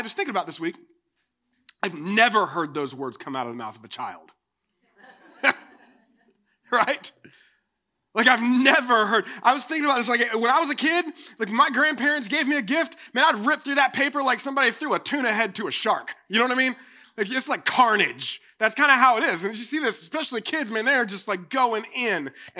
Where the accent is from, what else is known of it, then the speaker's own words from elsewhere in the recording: the South, United States; Like I grew up in the South and every year my family comes together